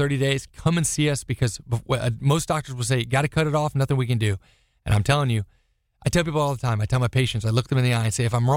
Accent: Florida, United States; I'm actually from Florida, born and raised native of the west coast of Florida in Pinellas County area.

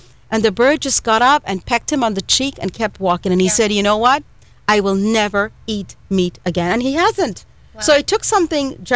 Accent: India; obviously I'm Indian

